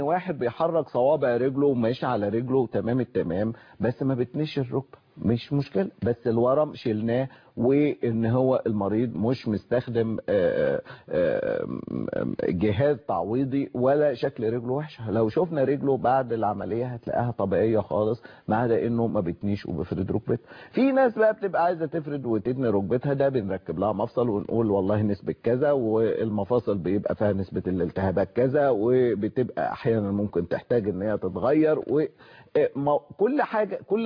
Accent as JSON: {"language": "Arabic", "town": "Mansoura", "region": "Dakahlia", "country": "Egypt", "said": "انا من المنصوره."}